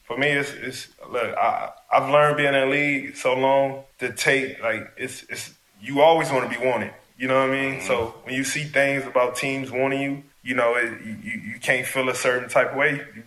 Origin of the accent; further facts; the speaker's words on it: Los Angeles, California, United States; Especially me being from LA, it's like, damn, you know, my hometown team want me.